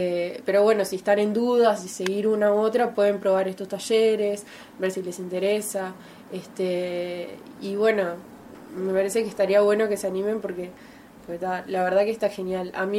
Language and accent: Spanish; Salto, Uruguay; considerando, digamos, que la carrera arrancó en Salto, yo soy de Salto